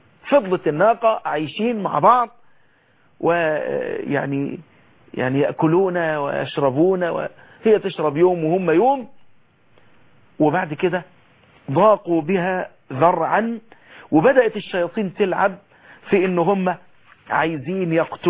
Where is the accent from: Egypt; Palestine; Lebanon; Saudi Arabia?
Egypt